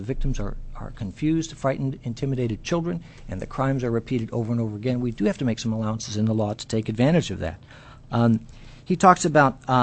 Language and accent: English; St. Louis, Missouri, United States; I'm not an attorney. I am from St. Louis, Missouri.